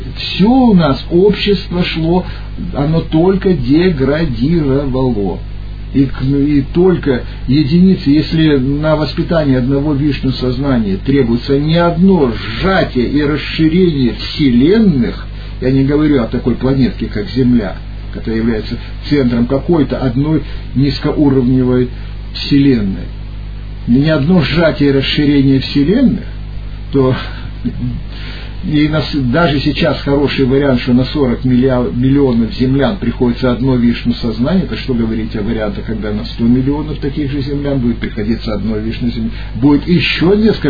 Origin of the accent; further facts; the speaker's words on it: Far East, Russia; born there; Я родился на Дальнем Востоке, я знаю, что это такое.